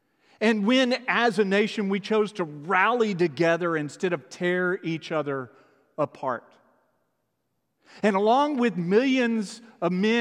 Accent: Fort Worth, Texas, United States; I'm talking about a woman at a 7-Eleven in my hometown of Fort Worth, Texas, making Fort Worth proud

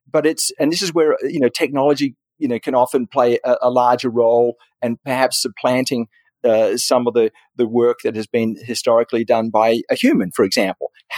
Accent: California, United States; even though I'm from Silicon Valley, and so, you know, of course I love technology

